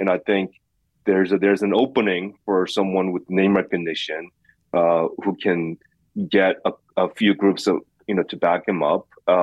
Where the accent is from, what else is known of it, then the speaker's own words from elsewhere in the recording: Queens, New York, United States; I grew up in Queens. This is my hometown